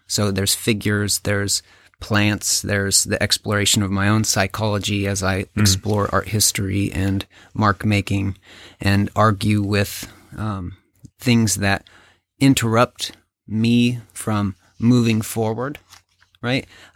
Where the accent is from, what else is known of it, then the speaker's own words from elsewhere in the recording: Colorado, United States; now in Ohio, United States; I'm from Western Colorado.